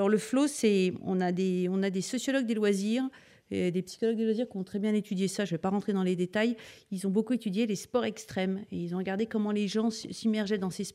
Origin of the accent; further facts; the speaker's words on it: Paris, Île-de-France, France; je suis originaire de Paris, côté dépaysement, on ne peut pas faire beaucoup mieux, se retrouver devant des massifs tout blancs